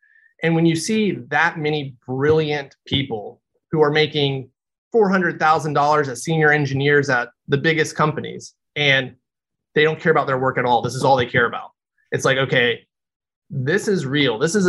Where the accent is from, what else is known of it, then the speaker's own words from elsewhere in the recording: Fayetteville, Tennessee, United States; So, I grew up in a small town in Tennessee, Fayetteville, Tennessee. Learned at a very young age, I did not want to be a farmer.